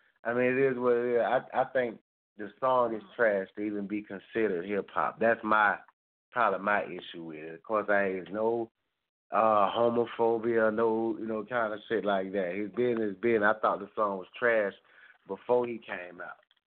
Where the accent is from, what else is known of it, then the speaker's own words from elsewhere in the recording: Atlanta, Georgia, United States; I'm from Carver Home, the city called Zone 3, the town called Zone 3, right? It's near downtown Atlanta. It's about maybe 10 to 15 minutes from downtown Atlanta, you know, that close to the middle of the city.